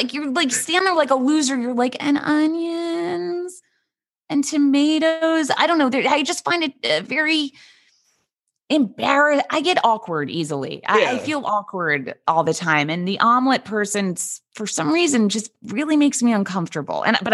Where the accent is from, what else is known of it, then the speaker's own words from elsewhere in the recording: New York, United States; Look, I am a New Yorker. I am a Jewish New Yorker. I have a certain kind of accent and voice and I'm fine with it.